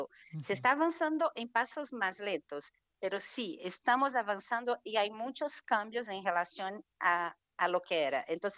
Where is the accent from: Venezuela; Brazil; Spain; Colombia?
Brazil; now in Argentina; No, estoy en Argentina, pero soy brasileña.